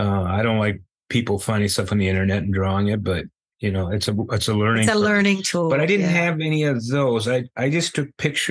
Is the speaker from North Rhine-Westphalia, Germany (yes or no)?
yes; Remscheid, North Rhine-Westphalia, Germany; I come from Remscheid, Germany